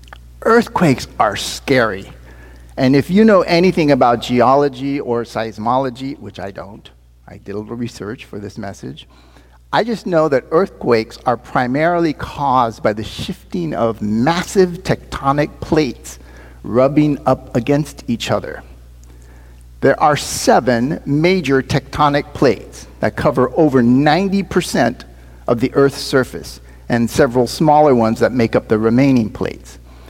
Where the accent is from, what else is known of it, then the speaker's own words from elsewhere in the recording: Sacramento, California, United States; also born or lived in Los Angeles; I grew up here in the Sacramento area through the end of high school. But I then moved to and lived in the Los Angeles area for the better part of 23 years, starting about a year after I had graduated from high school.